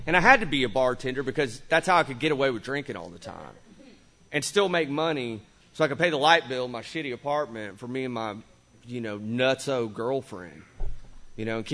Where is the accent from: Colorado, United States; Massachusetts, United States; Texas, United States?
Texas, United States; Watauga; moved away as an adult; the fact that I grew up in Watauga, Texas, it's a shithole.